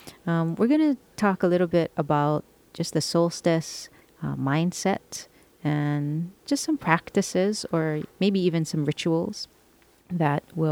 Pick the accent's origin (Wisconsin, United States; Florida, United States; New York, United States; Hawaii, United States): Hawaii, United States; Sienna and I were both born and raised in the Hawaiian Islands.